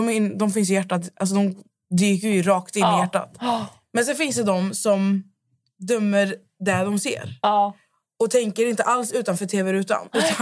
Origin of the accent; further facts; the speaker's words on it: Skövde, Västra Götaland County, Sweden; Ja, men jag är från Skövde.